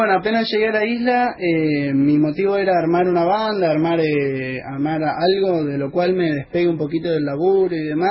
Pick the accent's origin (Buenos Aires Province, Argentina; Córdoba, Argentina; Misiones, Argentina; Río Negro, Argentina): Río Negro, Argentina; Bariloche; born there; also born or lived in Buenos Aires; now in Ushuaia, Argentina; decía yo, de Buenos Aires, nací en Bariloche, estudié en Buenos Aires música y llegué a Ushuaia hace unos 5 años.